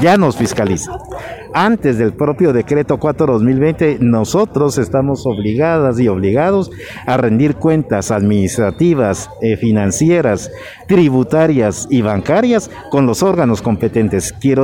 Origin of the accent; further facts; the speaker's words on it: Guatemala; No somos cosas raras, no somos marcianos, somos guatemaltecas, guatemaltecos, comprometidas y comprometidos con el país.